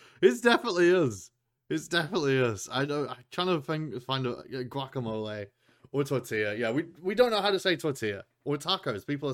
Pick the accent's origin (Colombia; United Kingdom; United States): United Kingdom; England; because I'm from England and I'm very white